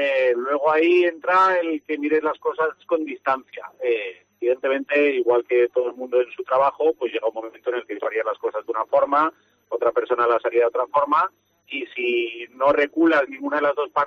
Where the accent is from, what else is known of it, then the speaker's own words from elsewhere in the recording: Valencia, Valencian Community, Spain; encima yo no soy de Castellón, que soy de Valencia